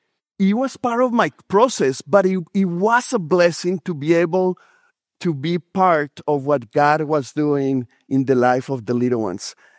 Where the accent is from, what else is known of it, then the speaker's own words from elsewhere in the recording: Colombia; moved away as an adult; I'm from Colombia, South America, and I came here when I was about 18 years old. And in Colombia, I was going to a school of priests and fathers